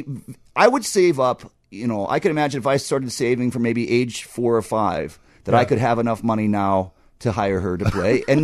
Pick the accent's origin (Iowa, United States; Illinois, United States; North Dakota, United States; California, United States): California, United States; Los Angeles; also born or lived in New York; I've lived in New York for a long time. I was born and lived in Los Angeles area in California.